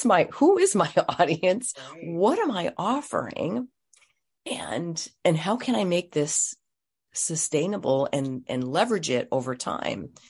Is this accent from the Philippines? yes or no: yes; Philippines; And I'm Filipino and my VA is Filipino. She's in the Philippines.